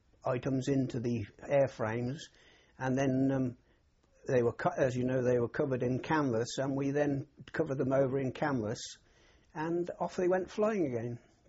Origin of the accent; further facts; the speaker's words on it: High Wycombe, South East England, United Kingdom; I was born in High Wycombe in Buckinghamshire.